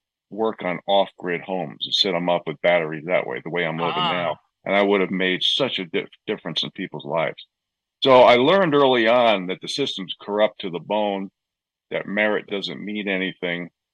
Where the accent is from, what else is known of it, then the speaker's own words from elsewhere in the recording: New York, United States; You know, I grew up in New York. I enjoyed New York. I enjoyed the nightclubs.